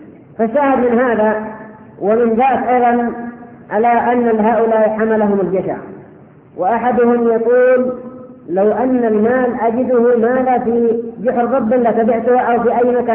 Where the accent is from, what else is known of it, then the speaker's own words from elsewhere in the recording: Yemen; والكلاب عندنا في اليمن في القمائم